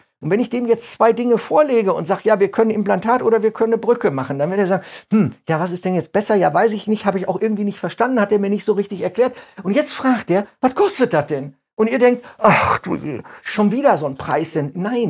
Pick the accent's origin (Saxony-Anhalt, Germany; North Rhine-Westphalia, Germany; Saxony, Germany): North Rhine-Westphalia, Germany; Paderborn; ich komme aus Paderborn, ich darf sowieso nicht lügen.